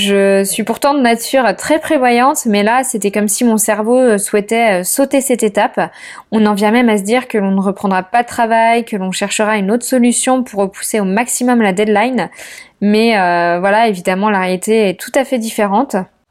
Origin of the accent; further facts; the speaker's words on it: Dijon, Bourgogne-Franche-Comté, France; now in Nice, France; Nous sommes originaires de Dijon, mais nous vivons actuellement à Nice.